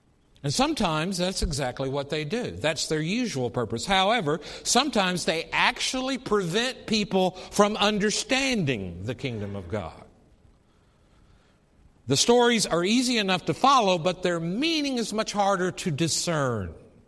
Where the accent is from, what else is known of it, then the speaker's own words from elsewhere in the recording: the South, United States; accent: Southern; I have to work really hard to say the word soil, because I'm from the South. And when you're from the South, you say soul, right?